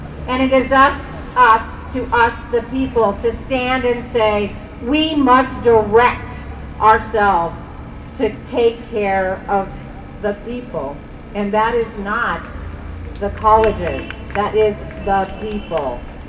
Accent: United States; And as an American, we have to be ashamed of what has been going on in our country.

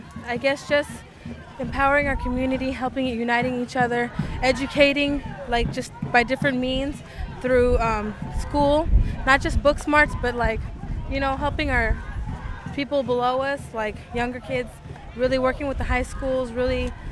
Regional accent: Santa Cruz, California, United States; because I'm from Santa Cruz, but I come here, I commute every week for meetings

